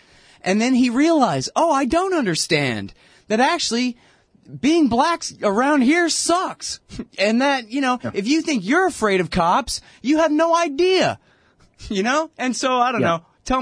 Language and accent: English; Austin, Texas, United States; because I'm from Austin, Texas, where that's who they primarily murder. And have my whole lifetime.